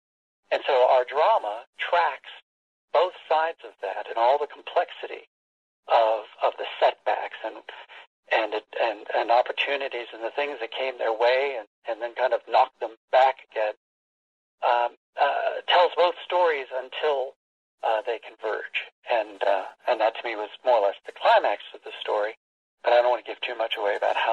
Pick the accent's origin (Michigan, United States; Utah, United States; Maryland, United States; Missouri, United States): Maryland, United States; I'm actually an East Coast boy. I grew up in Maryland.